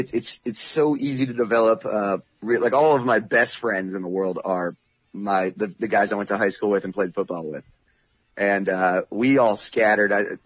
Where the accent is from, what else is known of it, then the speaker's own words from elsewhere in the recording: Cranberry Township, Pennsylvania, United States; also born or lived in Silver Spring, Maryland; I'm originally from, I was born in Silver Spring, Maryland, but I moved to Cranberry Township when I was one.